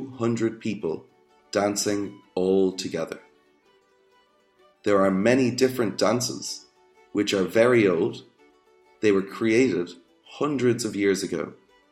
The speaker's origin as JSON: {"language": "English", "country": "Ireland", "said": "I am from Ireland and would like to tell you about ceilidh dancing, which is the traditional dance of Ireland."}